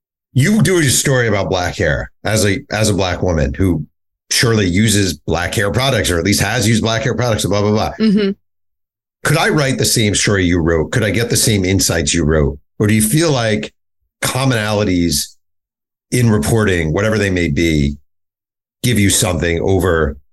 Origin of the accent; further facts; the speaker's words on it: New York, United States; I'm from New York, started my career at the National Tennessean.